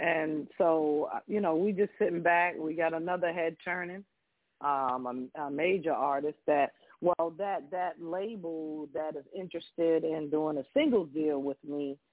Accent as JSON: {"language": "English", "region": "New York", "country": "United States", "said": "You know, I'm from New York, but, you know, I'm very picky with beats."}